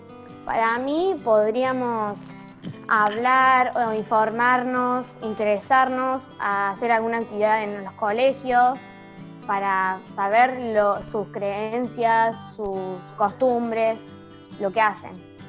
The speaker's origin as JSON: {"language": "Spanish", "town": "Villa María", "region": "Córdoba", "country": "Argentina", "said": "soy de Villa María, Córdoba, voy a sexto grado a la Escuela Normal Víctor Mercante."}